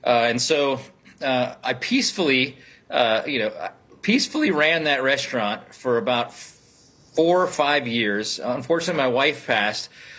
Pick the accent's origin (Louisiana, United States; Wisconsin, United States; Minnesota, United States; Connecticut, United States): Wisconsin, United States; Stevens Point; also born or lived in New York City; Yeah, so I grew up in Wisconsin, in Stevens Point, Wisconsin, but I had, lived in New York City and was doing management consulting for Facebook, Oracle, and Google, and moved back to Wisconsin